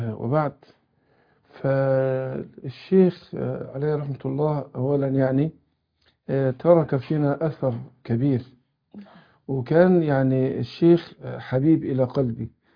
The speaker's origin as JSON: {"language": "Arabic", "town": "Suez", "region": "Suez Governorate", "country": "Egypt", "tie": "born there", "said": "في محافظة السويس اللي هي مسقط رأسي"}